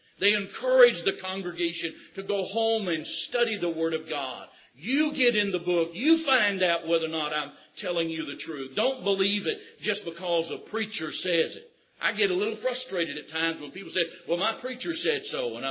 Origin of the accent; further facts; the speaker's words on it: Oklahoma, United States; but I'm not. I'm from Oklahoma.